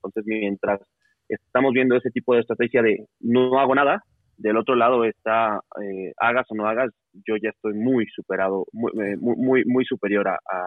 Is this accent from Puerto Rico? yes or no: no; Mexico; no olvidemos que somos Estado mexicano.